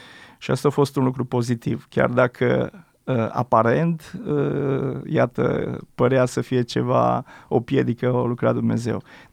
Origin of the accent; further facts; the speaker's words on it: Alba County, Romania; în timp ce și orașul meu natal, în Alba, cam aceeași perioadă.